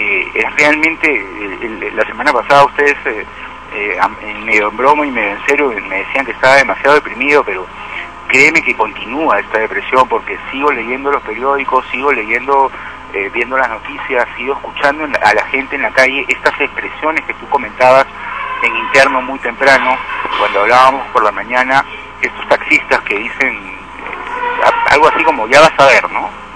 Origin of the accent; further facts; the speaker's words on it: Peru; nosotros como los peruanos